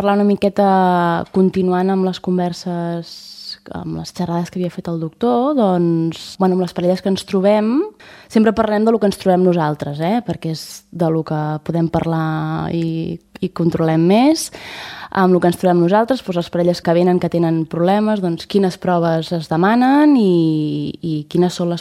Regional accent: Sant Celoni, Catalonia, Spain; i sóc filla de Sant Celoni.

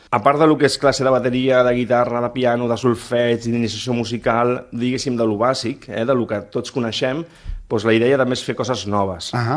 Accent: Barcelona, Catalonia, Spain; Jo soc graciant. Jo soc de Gràcia.

